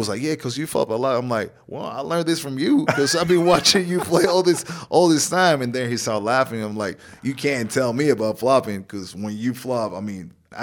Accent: Uruguay; Well, me as a guy growing up in Uruguay and being there, as a young kid who always want to play European basketball

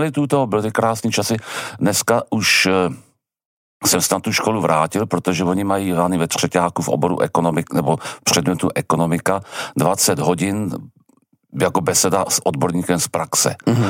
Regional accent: Telč, Vysočina Region, Czechia; ale já jsem na to hrdý, že jsem z Telče, z toho malého města

